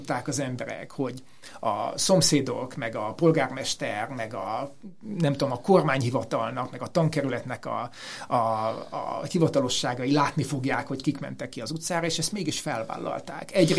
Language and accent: Hungarian; Budapest, Hungary; ha bár én budapesti vagyok